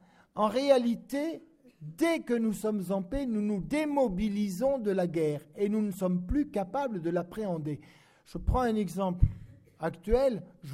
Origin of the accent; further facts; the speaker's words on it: France; on se relèvera, car nous sommes Français